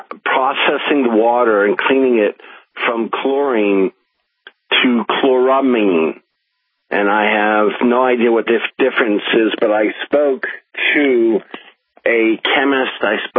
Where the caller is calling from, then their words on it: Pennsylvania, United States; Anyway, I'm calling from Pennsylvania with some new news and two questions.